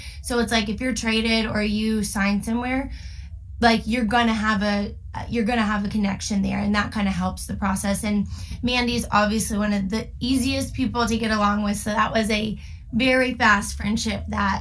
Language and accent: English; Houston, Texas, United States; I'm from Houston, Texas. Went to a couple Arrows games growing up, but didn't really know a thing about hockey.